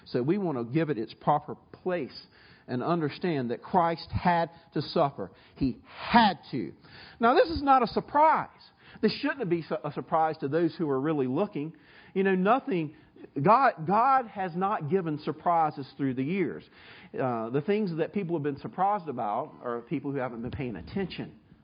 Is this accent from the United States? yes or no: yes; the South, United States; where am I from? Swaller, I'm from the South. It's the smoke. The funny thing is, I want to tell you, that's how my people talk.